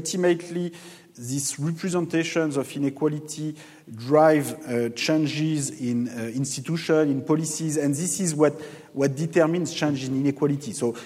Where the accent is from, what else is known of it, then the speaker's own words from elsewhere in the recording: France; English is a second language; now in United States; by the findings in my home country in France.